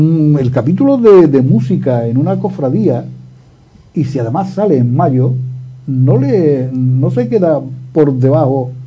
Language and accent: Spanish; Córdoba, Andalusia, Spain; Yo es que, como soy de Córdoba, digo